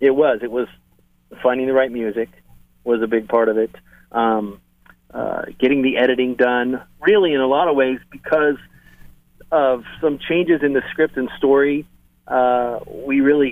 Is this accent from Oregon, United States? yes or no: yes; Salem, Oregon, United States; now in Los Angeles, United States; Yes, actually, I grew up in Salem my whole life. Family is from around there.